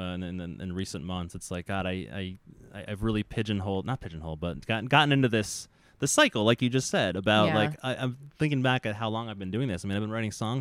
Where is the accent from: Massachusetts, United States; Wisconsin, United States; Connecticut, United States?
Connecticut, United States; Yeah, so none of these, I mean, I grew up in Connecticut, so everyone I knew.